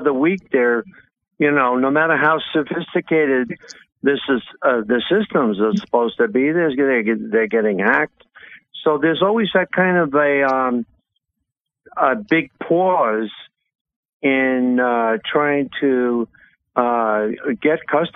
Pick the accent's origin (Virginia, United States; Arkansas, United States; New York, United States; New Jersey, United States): New York, United States; I'm originally from Long Island